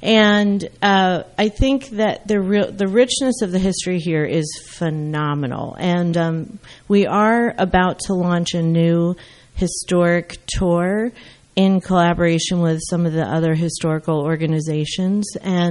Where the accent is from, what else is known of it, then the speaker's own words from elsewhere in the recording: Maplewood, New Jersey, United States; Well, I really am a Jersey girl through and through. I grew up in Maplewood.